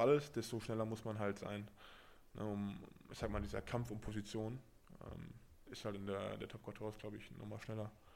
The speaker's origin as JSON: {"language": "German", "region": "Berlin", "country": "Germany", "also_born_or_lived": "Paris", "moved": "as an adult", "said": "ich komme aus Berlin und dann in Paris gelebt, jetzt in Brief zu sein. Das sind 50.000 Einwohner Stadt."}